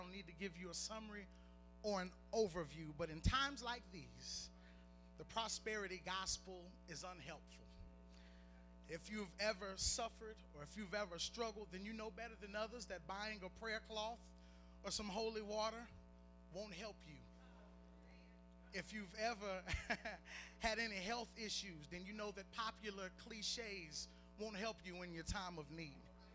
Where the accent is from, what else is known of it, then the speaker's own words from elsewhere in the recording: Mansfield, Texas, United States; now in Princeton, United States; I'm from Mansfield, Texas. I'm a country boy up here in Princeton, New Jersey.